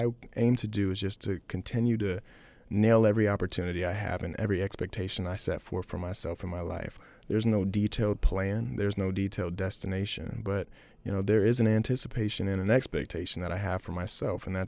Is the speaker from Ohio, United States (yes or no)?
yes; Akron, Ohio, United States; I can't be who I am today if I didn't learn from what my hometown taught me. And let me be the person to carry that torch and consistently still show this world what kids from Akron can do.